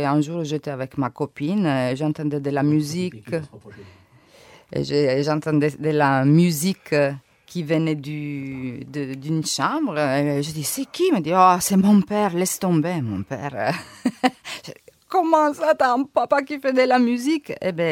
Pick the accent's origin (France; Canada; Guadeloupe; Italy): Italy; Calabria; accent: Calabrian; French is a second language; moved away; also born or lived in Milan; J'arrive dans ma naïve, je connaissais rien, avec mon accent de Calabria bello forte.